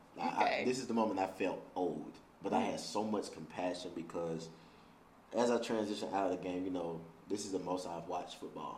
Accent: Alabama, United States; Yeah. And it's so, because I'm from Alabama.

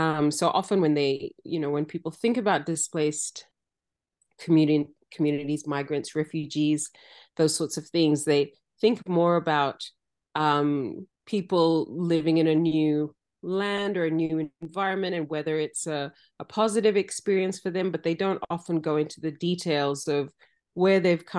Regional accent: Fiji; of Banabin Tabitawean, which is Kiribati and African-American heritage. But I was born and raised in Fiji as part of a community that was displaced from what is now Kiribati to Fiji in 1945.

